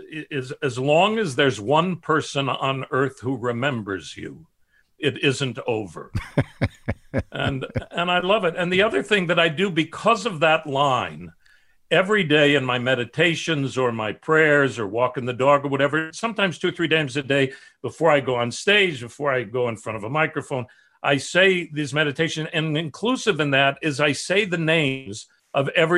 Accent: Chicago, Illinois, United States; I immediately thought of my family, South Side of Chicago, and no artistic nature there.

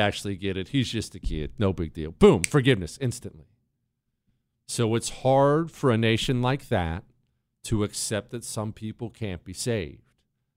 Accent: Ohio, United States; one of my close relatives is a hardcore Bengals fan because, you know, I grew up in Ohio.

